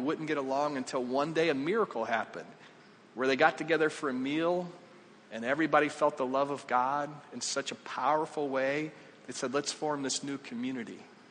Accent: North Carolina, United States; I'm from Eastern North Carolina, and the barbecue is just different.

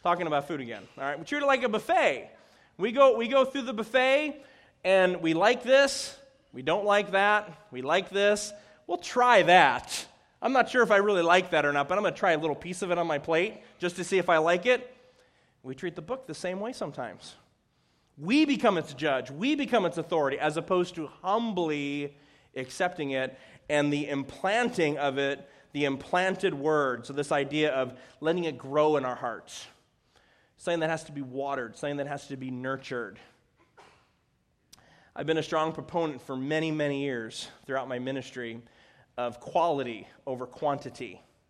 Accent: Chicago, Illinois, United States; I grew up in Chicago, so WMBI.

